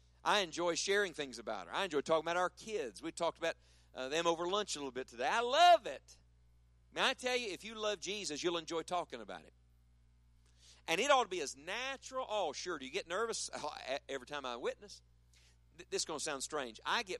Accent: West Virginia, United States; I grew up in West Virginia. In West Virginia, everybody goes to church.

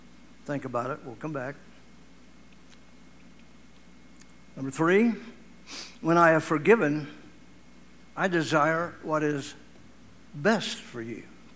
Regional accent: Ohio, United States; now in Texas, US/also=Michigan; I was from Ohio.

